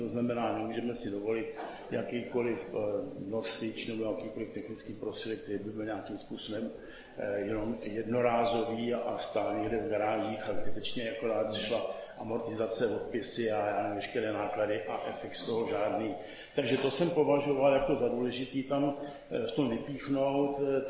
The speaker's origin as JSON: {"language": "Czech", "town": "Most", "region": "Ústí nad Labem Region", "country": "Czechia", "tie": "born there", "said": "narodil jsem se v Mostě a v Mostě a v širokém okolí také působím vlastně po celou dobu svého aktivního života"}